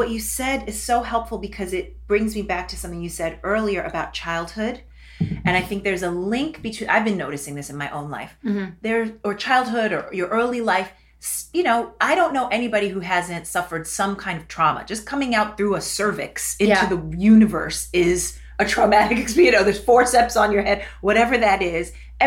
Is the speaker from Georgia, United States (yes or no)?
no; New York City, New York, United States; And so fame chasing, you know, growing up in New York, I don't know, Donna Karan's daughter went to my school, or this one or that one.